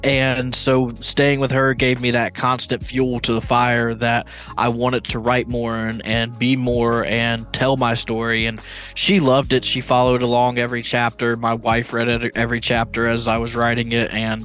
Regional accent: Leland, North Carolina, United States; My hometown is Leland, North Carolina, which is about 15 minutes outside of Wilmington, North Carolina, right on the coast.

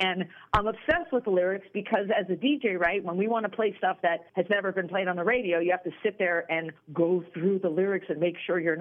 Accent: New Jersey, United States; I went to Manalapan High School. I grew up in Central Jersey. I grew up going to Point Pleasant, Seaside, and Atlantic City the moment I had my first fake ID.

